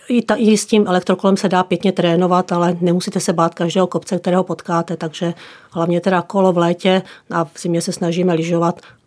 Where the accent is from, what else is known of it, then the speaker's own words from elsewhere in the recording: Olomouc, Olomouc Region, Czechia; born there; Narodila jsem se v Olomouci.